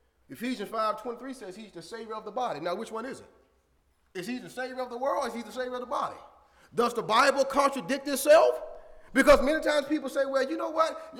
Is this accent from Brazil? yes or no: no; Montgomery, Alabama, United States; I grew up in Montgomery, Alabama. And in the summertime, it get hot in Montgomery, Alabama.